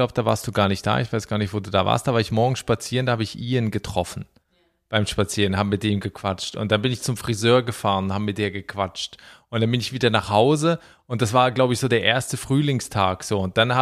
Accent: Switzerland; now in Ireland; seit 20 Jahren bald nicht mehr in der Schweiz lebe. Ich weiß natürlich, ich habe noch einen Schweizer Pass, dass es meine Heimat ist.

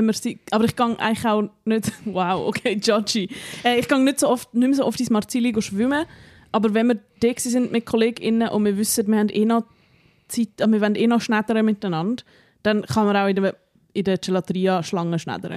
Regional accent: Bern, Switzerland; wir sind ja aus Bern

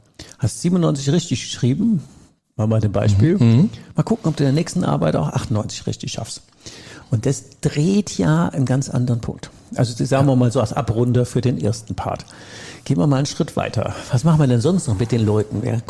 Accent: Rhineland, Germany; also ich bin ja ursprünglich Rheinländer

